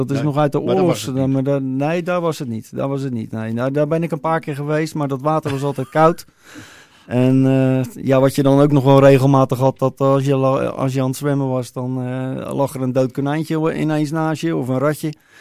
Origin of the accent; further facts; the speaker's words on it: Noordwijk, South Holland, Netherlands; En opgegroeid in Noordwijk. En nog steeds woonachtig in Noordwijk. En ik denk dat ik Noordwijk nooit zal verlaten.